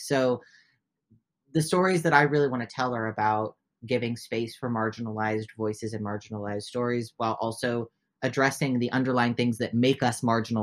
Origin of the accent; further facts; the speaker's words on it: Oregon, United States; Me, born and raised in Oregon, only speak English.